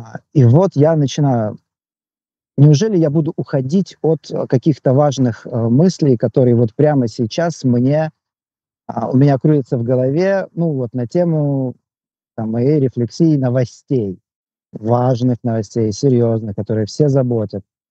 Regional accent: Russia; moved away as an adult; Я уезжал из России полным негодования, разочарования, злости на то, как ведут себя мои соотечественники

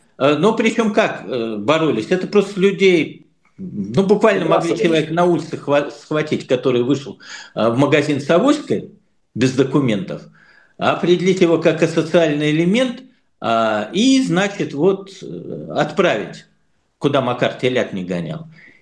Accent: Siberia, Russia; По нашим, по сибирским меркам, конечно, не так уж и далеко это от Томска.

